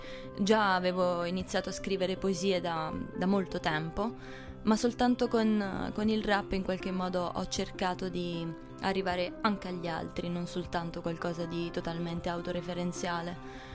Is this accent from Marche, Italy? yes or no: yes; San Benedetto del Tronto, Marche, Italy; vengo da San Benedetto del Tronto, nelle Marche.